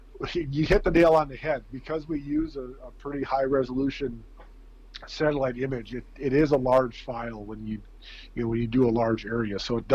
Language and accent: English; Wisconsin, United States; But yeah, I live in Wisconsin. I was born and raised in Wisconsin.